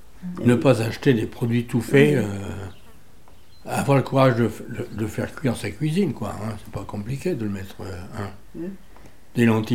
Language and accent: French; Lille, Hauts-de-France, France; born there; Je suis né à Lille, en pleine ville, donc sans jardin, sans rien, sans... Voilà.